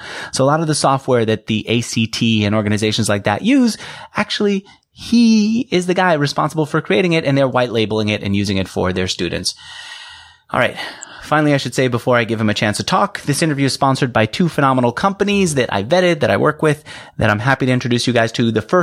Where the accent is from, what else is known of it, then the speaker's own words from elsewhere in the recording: New York, United States; I grew up in New York.